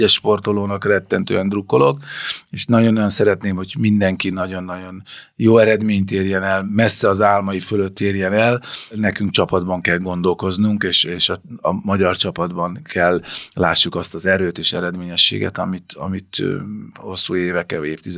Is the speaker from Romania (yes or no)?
no; Hungary; De mi magyarok vagyunk, mi örüljünk annak